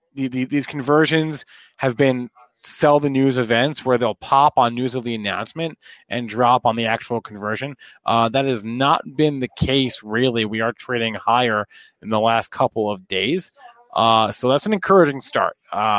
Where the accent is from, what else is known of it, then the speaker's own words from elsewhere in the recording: New Jersey, United States; New Jersey, come on, dirty Jersey, the armpit of America, represent.